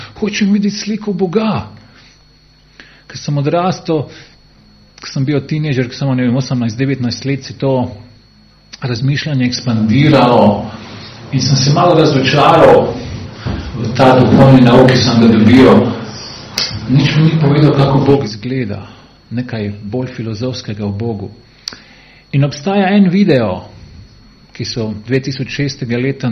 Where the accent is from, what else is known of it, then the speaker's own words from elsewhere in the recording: Solin, Split-Dalmatia County, Croatia; Spomnim, ko sem bil otrok v Splitu v Solinu, smo živeli pri stari mamici in dedu